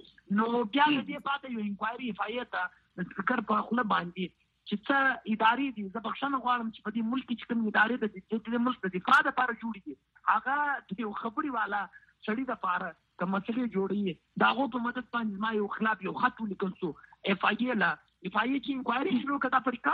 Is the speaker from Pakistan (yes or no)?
yes; Balochistan, Pakistan; زه د بلوچستان هغه وګړی یم